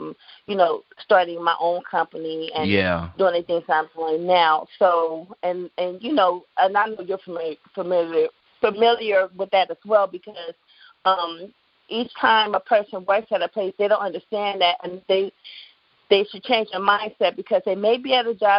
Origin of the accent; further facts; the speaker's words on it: Oakland, California, United States; in Oakland, California.